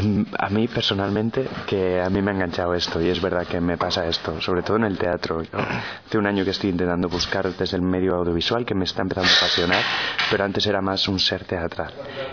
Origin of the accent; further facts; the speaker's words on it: Palencia, Castile and León, Spain; now in Madrid, Spain; yo soy de Palencia, soy actor palentino, llevo ya 9 años viviendo en Madrid.